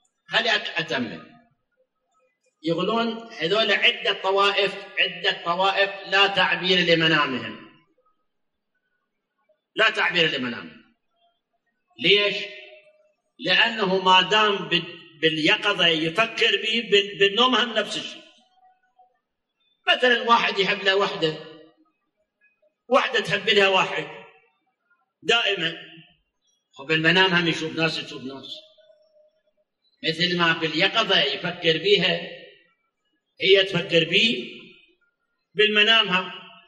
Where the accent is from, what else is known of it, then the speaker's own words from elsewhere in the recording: Iraq; moved away as an adult; أيام هروبي من العراق